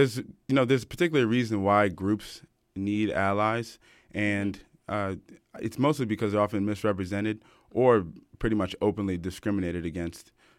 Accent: Washington, District of Columbia, United States; I'm from Washington, D.C., and so this is my first time on Lady Radio.

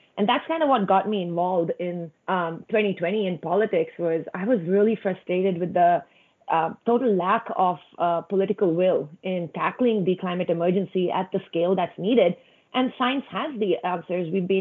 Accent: India; Originally, I am from India, grew up in a military household, so really didn't belong to any place, but, you know, my mountain home where in the Himalayas, where we spent our summers.

